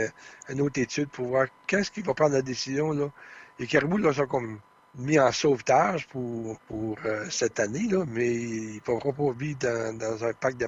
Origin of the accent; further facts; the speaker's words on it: Quebec, Canada; on est tous des Québécois